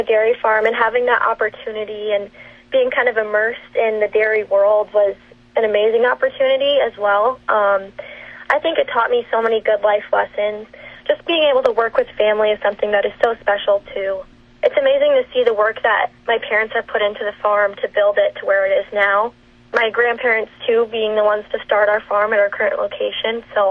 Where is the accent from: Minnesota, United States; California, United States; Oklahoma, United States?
Minnesota, United States; Worthington; So I grew up in Worthington, Minnesota. I live on a dairy just south of there in Bigelow, Minnesota.